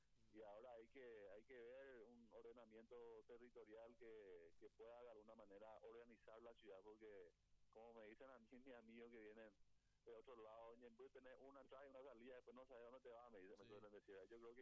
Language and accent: Spanish; Paraguay; Yo primero soy ciudadano, primero soy paraguayo